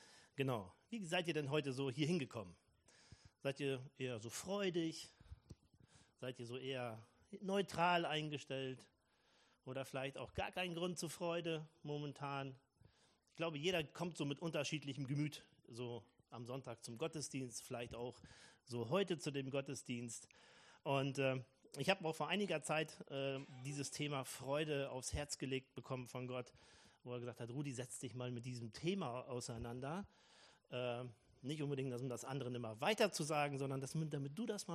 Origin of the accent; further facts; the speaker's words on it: Rahden, North Rhine-Westphalia, Germany; Ich komme ja aus Ostwestfalen, also in der nördlichsten Stadt in Nordrhein-Westfalen wohne ich, aus Raden. Für die, die mich nicht kennen … komme so seit circa einem Jahr regelmäßig hier zum Predigtdienst